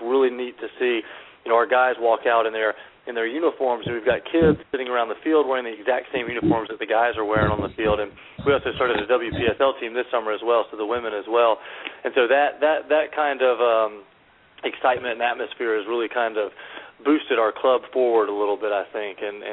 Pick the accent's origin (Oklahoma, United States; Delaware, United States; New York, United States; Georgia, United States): Georgia, United States; Conyers; I grew up in Conyers. I played my first soccer games out here at Rice as well.